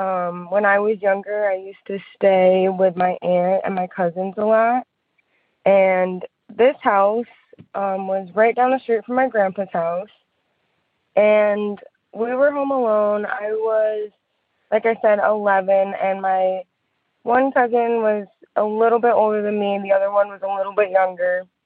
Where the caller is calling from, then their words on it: Kalamazoo, Michigan, United States; I'm calling from Kalamazoo, Michigan.